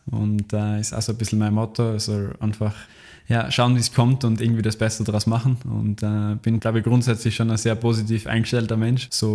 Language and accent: German; Graz, Styria, Austria; Ich komme aus Graz und wohne jetzt auch in der Nähe von Graz, ein bisschen weiter im Norden, direkt auf unserem Hügelberg.